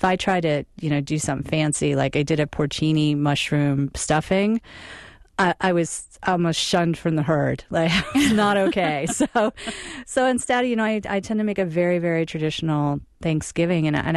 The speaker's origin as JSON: {"language": "English", "region": "Michigan", "country": "United States", "said": "I'm from Michigan"}